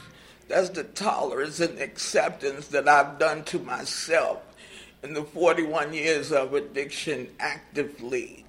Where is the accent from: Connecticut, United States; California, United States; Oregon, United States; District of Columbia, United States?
District of Columbia, United States; Washington; I'm from Washington, D.C.